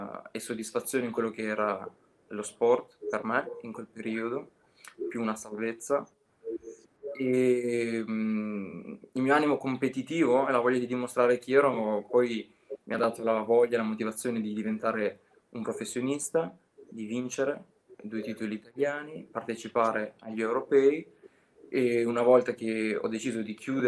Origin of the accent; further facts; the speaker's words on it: Piacenza, Emilia-Romagna, Italy; also born or lived in Albania; sono nato in Albania e verso l'età di 4-5 anni i miei genitori sono emigrati in Italia e a Piacenza.